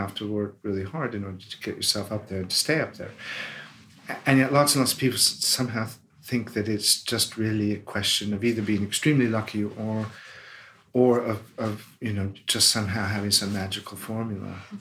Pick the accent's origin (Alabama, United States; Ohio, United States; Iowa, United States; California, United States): Iowa, United States; Des Moines; I know an English guy who moved to Des Moines, my hometown, married a local girl, and I'm friends with them.